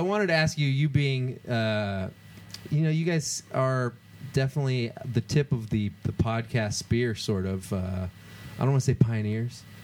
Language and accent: English; California, United States; I grew up in the Central Valley, in Fresno County.